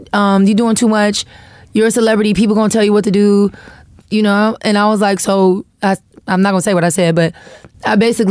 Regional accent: Florida, United States; They also don't expect me to have the personality that I have, because I'm from Florida. Like we can't nobody talk junk like somebody from Florida.

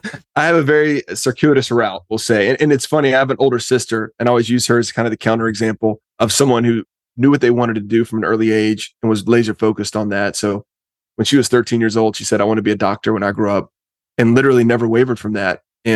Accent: Alabama, United States; And I grew up in Alabama and my dad's an alum. I grew up as a fan of the team.

